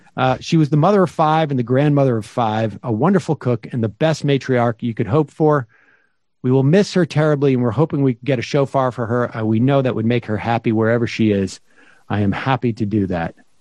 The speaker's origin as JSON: {"language": "English", "region": "Massachusetts", "country": "United States", "said": "I'm from Massachusetts."}